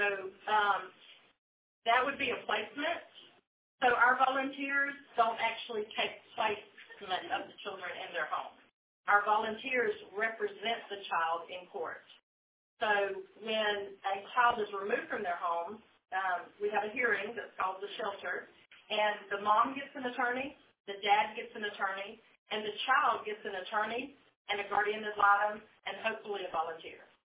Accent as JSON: {"language": "English", "country": "United States", "tie": "born or raised there", "said": "I'm from Dixie, born and raised right here, and I know that Dixie is special to me"}